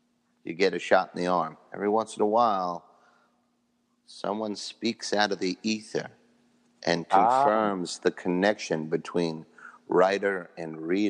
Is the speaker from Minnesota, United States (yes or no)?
no; Bronx, New York, United States; moved away as an adult; I was 33 when I moved, so the Bronx was solidly in my bones and blood, and always will be.